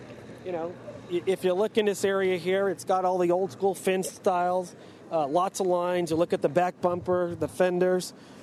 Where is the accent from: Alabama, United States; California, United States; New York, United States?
California, United States; Huntington Beach; I'm from California, Huntington Beach.